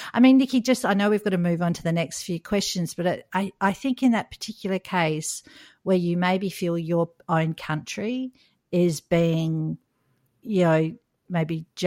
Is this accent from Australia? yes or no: yes; Australia; I was sort of having a giggle about that, but I'm Australian.